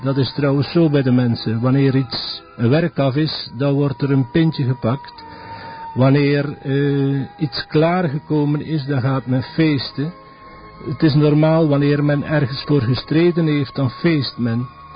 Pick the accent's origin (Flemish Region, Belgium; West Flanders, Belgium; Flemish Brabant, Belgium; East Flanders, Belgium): East Flanders, Belgium; Maldegem; ik ben een kind van Maldegem, laat het me zo zeggen. Ik ben tevens een kind van de buiten, een kind van de boer.